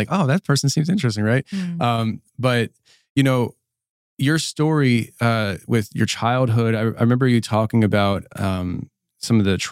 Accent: Pennsylvania, United States; when I was a kid, I was raised up north in the Philly area, but like outside, when I was a kid, I was outside of Philly, very rural Pennsylvania. I lived in a very large trailer park

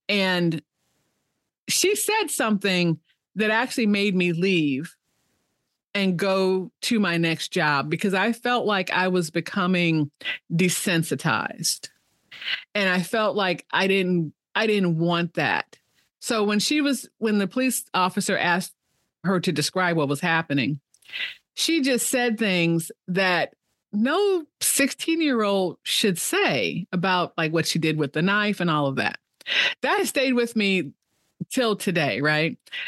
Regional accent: Chicago, Illinois, United States; I mean, and I'm from Chicago. I mean, I'm from a big city, but it's just everything was glittery and shiny.

